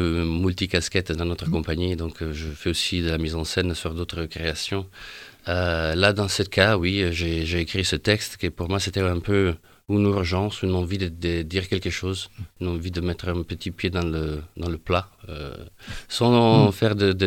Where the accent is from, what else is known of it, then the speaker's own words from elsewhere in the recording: Rimini, Emilia-Romagna, Italy; French is a second language; now in Paris, France; je me considère maintenant un italo-parisien, puisque ça fait 18 ans que je suis en France, à Paris notamment. Je viens de Rimini. Dans la région de l'Emilia-Romagne.